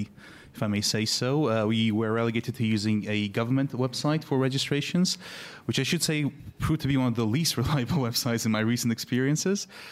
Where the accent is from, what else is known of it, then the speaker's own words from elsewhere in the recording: Georgia, United States; Okay, so I'm from Georgia.